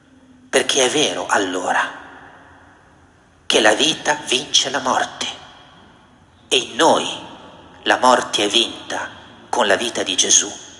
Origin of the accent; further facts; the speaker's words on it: Genoa, Liguria, Italy; Citando cantautore genovese, perdonatemi, della mia terra